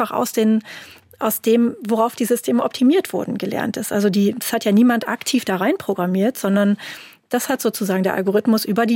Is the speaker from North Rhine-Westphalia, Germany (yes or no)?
yes; North Rhine-Westphalia, Germany; born there; als gebürtige Westfälin